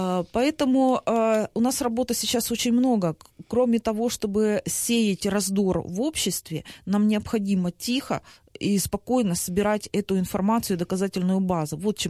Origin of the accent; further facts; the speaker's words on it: Donetsk, Donetsk Oblast, Ukraine; Я же тоже из Донецка, и я прекрасно видела, что происходило.